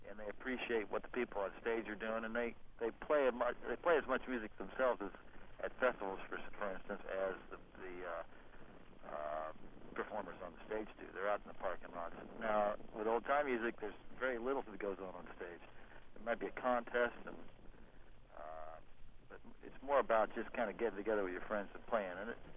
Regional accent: Wheeling, West Virginia, United States; also born or lived in Colorado; I'm originally from West Virginia, Wheeling

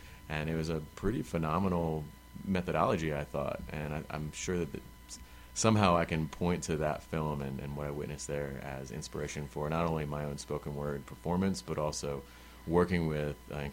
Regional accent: Philadelphia, Pennsylvania, United States; I grew up in Philly as a kid, and I think that definitely influenced my sensibilities as far as appreciating more urban art forms.

